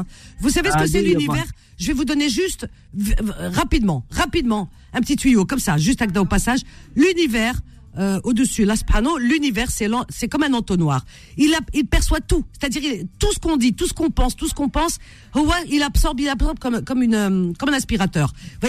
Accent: Cherchell, Tipaza Province, Algeria; c'est ma ville natale, c'est normal, hein, qui ne le sait pas. Eh oui, ex-Césarée, hein, c'était la capitale de toute l'Afrique du Nord, de la Maurétanie ancienne.

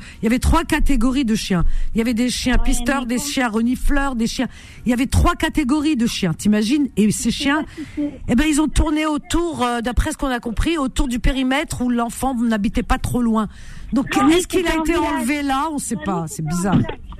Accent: Algeria; je suis native d'Algérie, mais je me dis maghrébine parce que pour moi on a la même culture.

